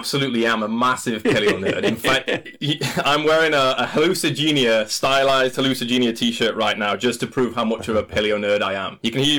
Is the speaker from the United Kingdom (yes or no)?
yes; Doncaster, Yorkshire and the Humber, United Kingdom; I'm originally from Doncaster, a town in Yorkshire, in South Yorkshire.